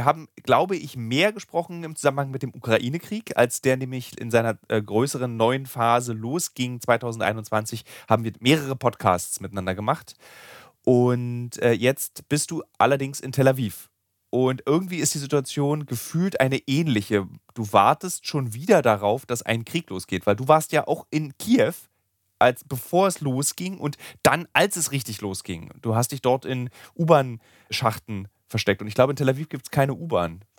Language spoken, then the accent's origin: German; Berlin, Germany; Also als Berliner kann ich das nur in dieser einen Variante, die man diesen Namen ausspricht, aussprechen.